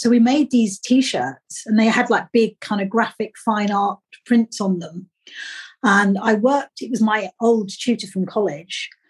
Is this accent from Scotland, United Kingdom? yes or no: no; Ascot, South East England, United Kingdom; I come from Ascot in Berkshire, which is near London.